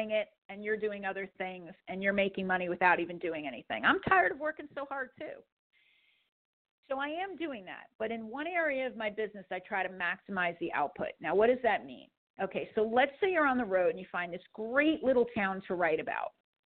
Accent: New York, United States; about the Hudson Valley, I could be in California once I hit the road and still write articles about my hometown.

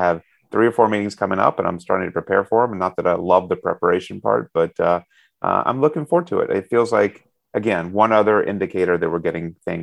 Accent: Alabama, United States; Well, growing up in Alabama, the careful fried chicken creation process I'm interested to see how it comes out.

